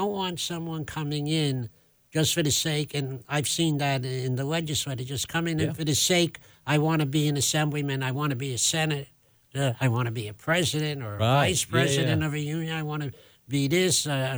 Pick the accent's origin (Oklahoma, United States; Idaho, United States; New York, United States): New York, United States; Brooklyn; Well, you know, I'm from Brooklyn, New York